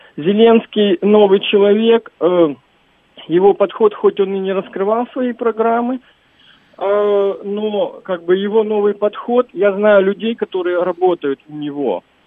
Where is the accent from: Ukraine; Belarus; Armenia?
Ukraine; Kyiv; Да, я из Киева.